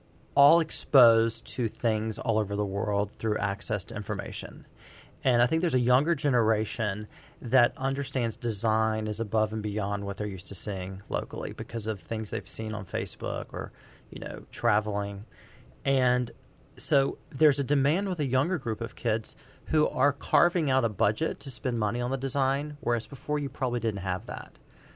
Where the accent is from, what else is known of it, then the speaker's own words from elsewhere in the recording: Baton Rouge, Louisiana, United States; moved away as an adult; also born or lived in California; I grew up in Baton Rouge, and when I moved away over 17 years ago, I left a different city than I'm living in now.